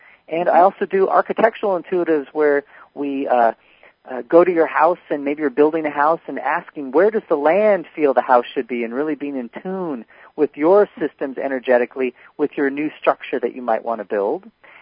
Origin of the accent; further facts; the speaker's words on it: Seattle, Washington, United States; now in California, United States; I grew up in Seattle. My mom and dad both grew up in Seattle.